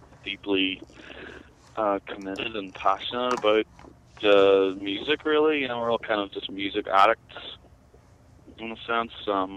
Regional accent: Belfast, Northern Ireland, United Kingdom; he heard I was from Belfast

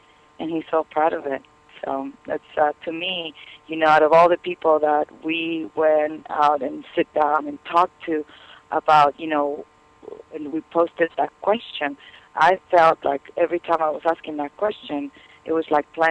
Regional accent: Argentina; English is a second language; now in United States; I grew up in Argentina, and coming over here is like the land of opportunity.

